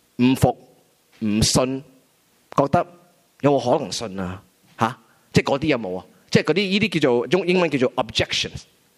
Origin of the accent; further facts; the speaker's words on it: Hong Kong; 但系我觉得作为我哋香港人咧